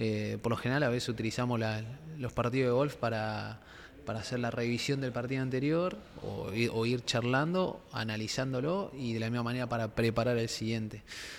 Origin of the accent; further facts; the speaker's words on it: Mendoza, Argentina; now in Buenos Aires, Argentina; Yo vivía en Mendoza, nací en Mendoza, y cuando me mudé acá me puse a jugar en Olivos.